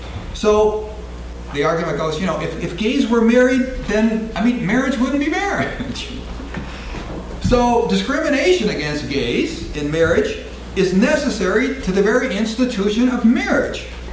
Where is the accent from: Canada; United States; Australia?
United States; Wisconsin; Now, in my home state of Wisconsin, not too long ago, we voted